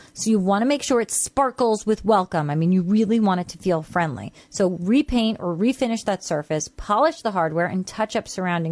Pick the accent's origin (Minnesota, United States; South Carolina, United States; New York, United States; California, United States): New York, United States; Long Island; I'm from Long Island. Sometimes we're not that bright.